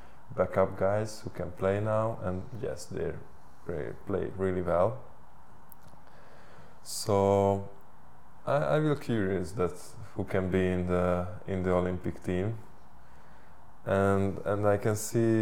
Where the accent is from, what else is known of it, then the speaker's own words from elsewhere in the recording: Eger, Heves, Hungary; English is a second language; to be in Hungary, to maybe go back to Eger, my hometown, and help to that club to be again one of the best.